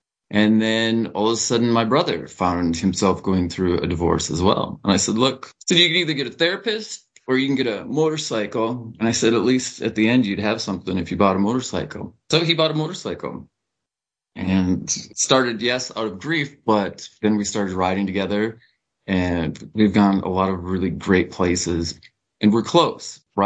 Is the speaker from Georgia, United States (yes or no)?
no; North Dakota, United States; You know, I grew up in North Dakota, little kid, and I wanted a driver's license.